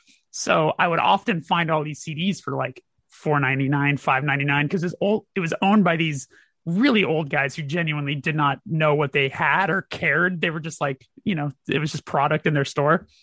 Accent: Burbank, California, United States; I grew up in Burbank, which is the media city capital of the world.

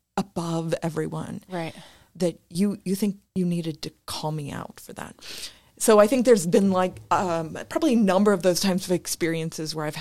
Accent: Ohio, United States; I grew up in Southern Ohio. I'm Appalachian, you know, and that's not what you think of when you imagine a museum director.

